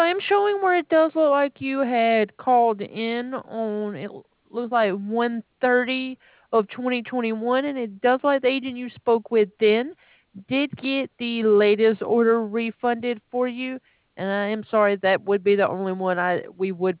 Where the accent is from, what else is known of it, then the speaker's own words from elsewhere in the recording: Alabama, United States; now in Maine, United States; I'm originally from Alabama.